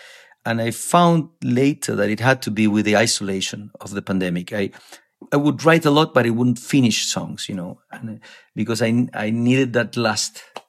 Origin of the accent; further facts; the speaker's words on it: Uruguay; I have this cousin of mine, which we grew up together in Uruguay.